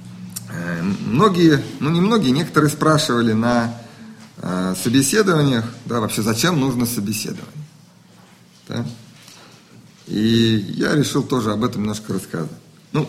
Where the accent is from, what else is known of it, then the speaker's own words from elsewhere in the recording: Moscow, Russia; Я родился в Москве, москвич, вот. Здесь ходил в школу, потом в институт. Институт назывался Институт стали и сплавов.